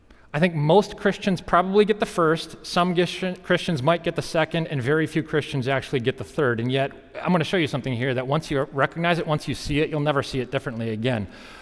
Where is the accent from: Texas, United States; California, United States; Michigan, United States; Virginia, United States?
Michigan, United States; Saginaw; And so, look, by the way, I'm from Saginaw, Michigan, which the local inhabitants refer to it as Sagnasty, Michigan.